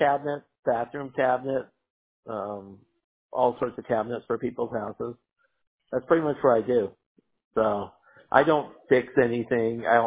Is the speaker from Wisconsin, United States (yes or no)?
no; Maryland, United States; I was brought up in the Maryland, Washington, D.C. area. So when that movie came out, it was right in that area.